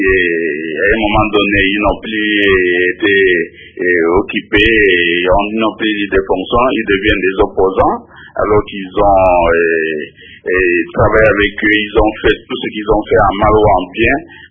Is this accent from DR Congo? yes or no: yes; DR Congo; Et l'opposition chez nous au Congo